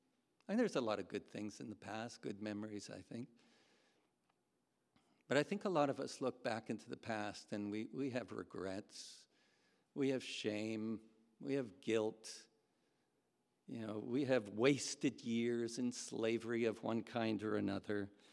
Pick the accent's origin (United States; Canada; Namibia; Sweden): Canada; And I said, oh, we're from Canada.